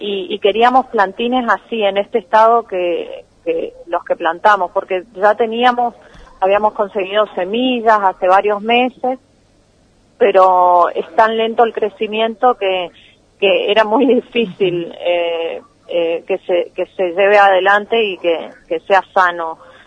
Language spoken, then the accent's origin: Spanish; Puerto Iguazú, Misiones, Argentina; O sea que nosotros somos parte de Iguazú, nacimos acá y vivimos acá toda la vida